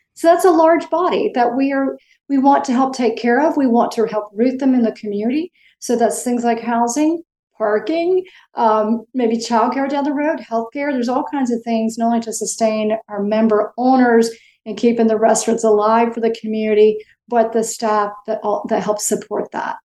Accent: North Carolina, United States; I've been in Asheville about 3 years. I'm from North Carolina, but I was away for many, many years

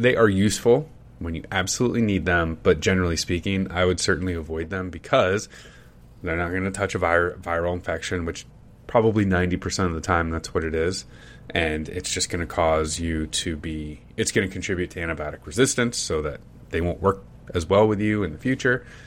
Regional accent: Northeast, United States; my body was born and raised in the Northeast, so I'm conditioned for dry, cold winters

